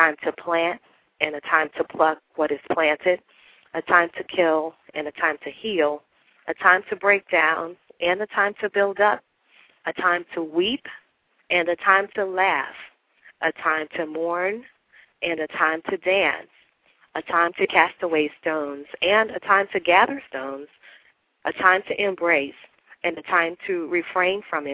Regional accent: New Orleans, Louisiana, United States; She didn't know that I was from New Orleans

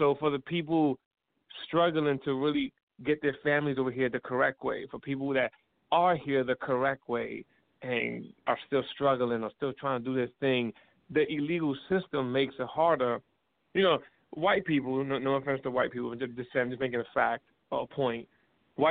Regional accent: New York City, New York, United States; born there; Me, my mother's Dominican and my father's from Spain. And I was born in the Bronx.

